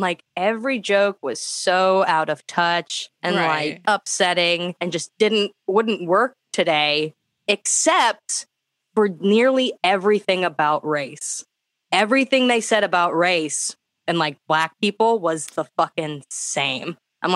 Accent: Mesa, Arizona, United States; because I grew up in Mesa, Arizona, which is like where I was. It was like a lot of Mormon kids and stuff. So like a lot of my close friends were Mormon growing up.

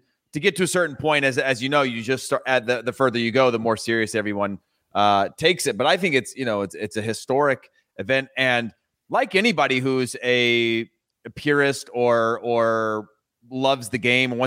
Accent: California, United States; I grew up in the Central Valley

